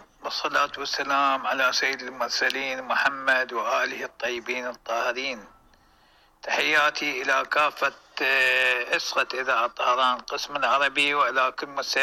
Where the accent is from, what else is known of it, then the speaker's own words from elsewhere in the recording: Iraq; عندنا بالعراق